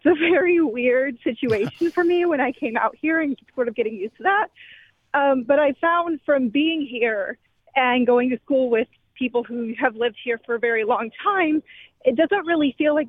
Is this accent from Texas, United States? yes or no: yes; Texas, United States; now in Las Vegas, United States; I'm actually sort of transplant. I came out to UNLV for school, so I'm a college student, and I came from Texas.